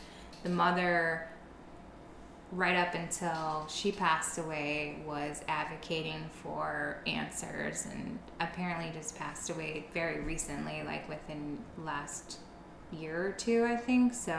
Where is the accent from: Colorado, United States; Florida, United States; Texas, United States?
Colorado, United States; So we're coming from Colorado, like our idea of marijuana is very different than marijuana in the 80s